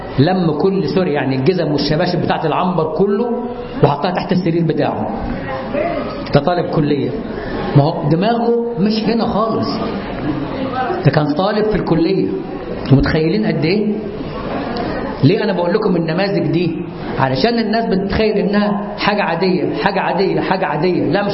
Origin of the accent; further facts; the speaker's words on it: Upper Egypt, Egypt; وأنا أعرف ناس، أنا أصلا من الصعيد، كان هناك في بيوت الناس عندنا